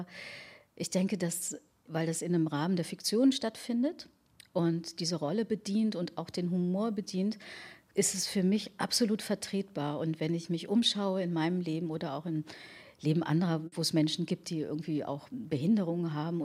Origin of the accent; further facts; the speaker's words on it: Remscheid, North Rhine-Westphalia, Germany; Ich bin in Remscheid aufgewachsen, in Nordrhein-Westfalen, in Remscheid-Lennep eben zur Schule gegangen